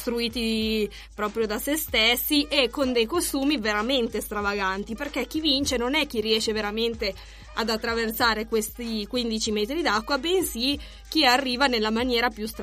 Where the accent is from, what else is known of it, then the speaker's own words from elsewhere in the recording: Biella, Piedmont, Italy; Allora, dovete sapere che io sono di Biella